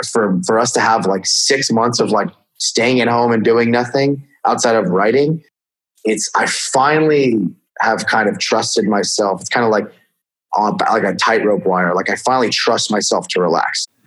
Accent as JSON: {"language": "English", "town": "Houston", "region": "Texas", "country": "United States", "tie": "born there", "said": "My dad is from New York, and they ended up living in moving to Texas at that time. And I was born in Houston"}